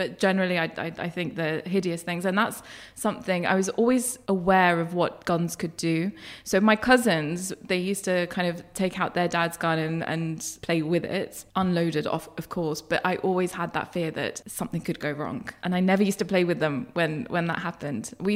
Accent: Erbil, Kurdistan Region, Iraq; I was born in Erbil, and I had a very idyllic childhood. Both my parents were teachers.

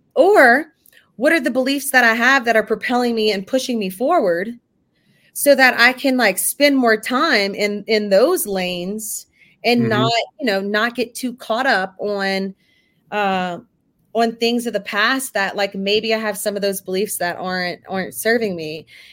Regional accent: Louisiana, United States; my mother, who I'm from Louisiana, so she was digitizing all of our home videos.

